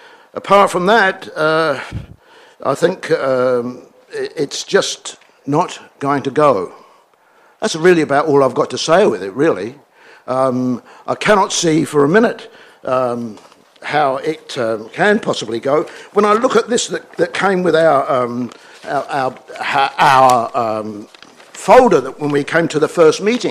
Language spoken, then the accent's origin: English; New Zealand; I'm Pākehā on both sides of my family, as you probably can tell by my accent.